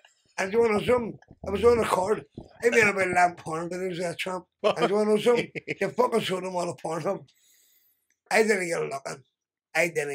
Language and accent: English; Belfast, Northern Ireland, United Kingdom; But Shankill Road.